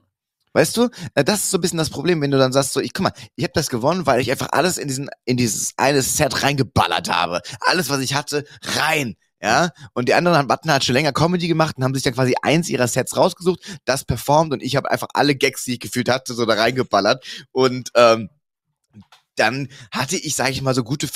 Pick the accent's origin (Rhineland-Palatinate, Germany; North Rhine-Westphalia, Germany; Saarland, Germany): North Rhine-Westphalia, Germany; Cologne; Köln und sowas, wo ich herkomme, hat sich auch gut verkauft und so.